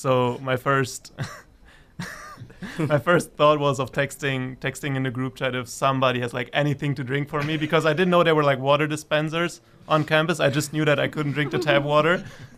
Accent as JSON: {"language": "English", "country": "Germany", "lives_now": "Fresno, United States", "said": "because I come from Germany."}